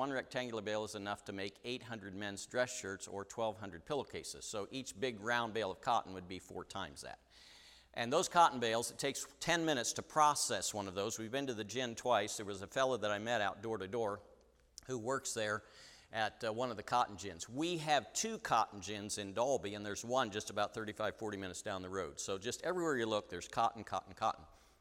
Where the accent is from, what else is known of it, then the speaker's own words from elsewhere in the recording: United States; now in Australia; I don't want to change my accent to an Aussie accent, because it opens up so many doors for me. You wouldn't believe how many people say, oh, you sound like you're from America.